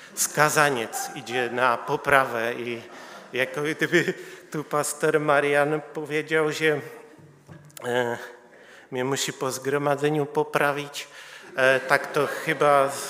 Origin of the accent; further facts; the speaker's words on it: Czechia; Ale urodziłem się w Czechach i całe życie żyję w Czechach.